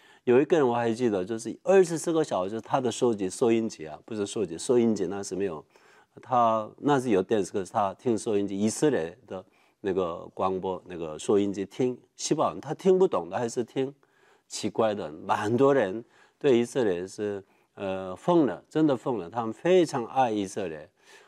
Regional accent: South Korea; Chinese is a second language; moved away as an adult; also born or lived in Taiwan / Israel; now in United States; 我出生在韩国，做韩国人。我的祖先呢好像没有那个华人或者中国人。然后呢我在那边长大了，读到大学，当兵，当完兵我去来台湾，

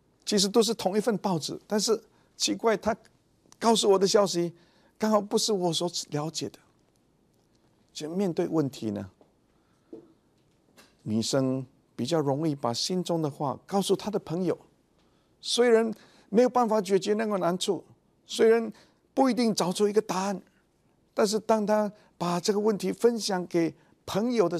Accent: China; 我是中国人，中国人呢，假如说这个 I love you 用中文我爱你，好像很肉麻

